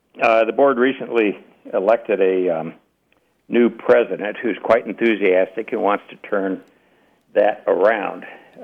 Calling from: Billings, Montana, United States; from Billings, Montana.

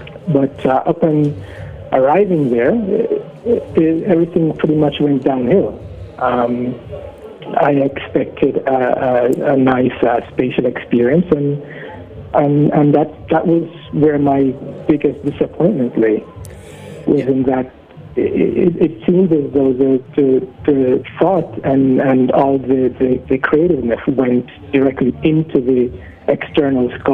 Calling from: London, United Kingdom; I'm calling from London.

